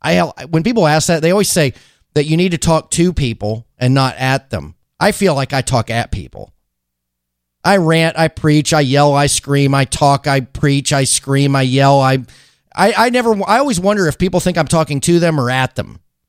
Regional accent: Alabama, United States; I lived in the South. I lived in Alabama when that movie dropped.

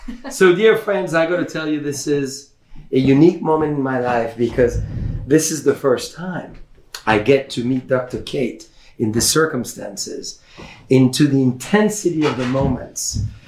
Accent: France; accent: French; English is a second language; I promise I'll take my big French accent for you.

